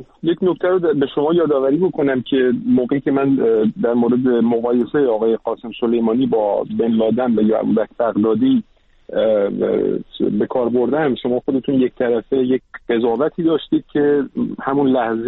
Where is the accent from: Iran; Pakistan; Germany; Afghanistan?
Iran; اما من به عنوان یک ایرانی مخالف جمهوری اسلامی